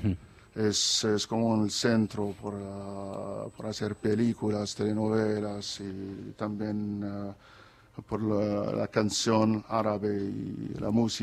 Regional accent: Egypt; accent: Egyptian Arabic; Spanish is a second language; Porque tenemos una gran industria de películas y telenovelas. Es un gran país en el centro del mundo árabe

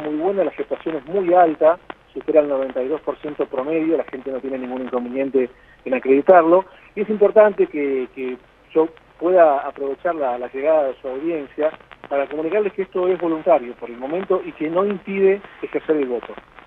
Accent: Buenos Aires, Argentina; desde acá como porteño

